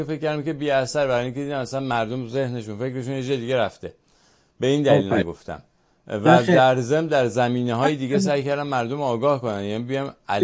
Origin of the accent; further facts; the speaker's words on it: Iran; moved away; ما که در خارج هستیم و دغدغه ایران رو داریم. ببین شما الان نمیدونم چند سال در مثلا خارج از ایران هستیم، 5 ساله، من 20 ساله اینجا.